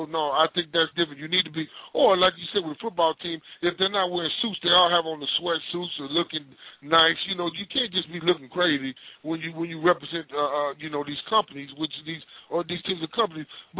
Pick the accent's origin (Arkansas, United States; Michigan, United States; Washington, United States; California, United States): Arkansas, United States; Pine Bluff; I had my homeboys that I grew up with in Pine Bluff that went to the Pro Bowl every year